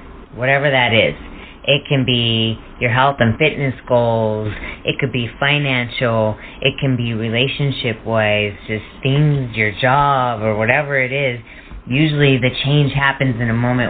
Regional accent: Long Beach, California, United States; But, yep, I grew up in Long Beach, so I'm born and raised here.

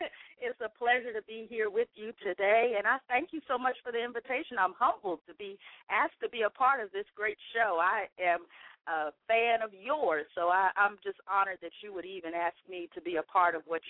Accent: Washington, District of Columbia, United States; born there; And I was born in Washington, D.C., raised by godly parents. I was raised in the church, and I thank God for that.

